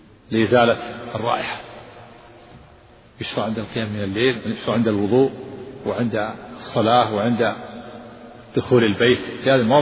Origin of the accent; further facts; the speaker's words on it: Tihama, Saudi Arabia; فيوجد عندنا في الجنوب في تهامة شجر في الشوارع في المملكة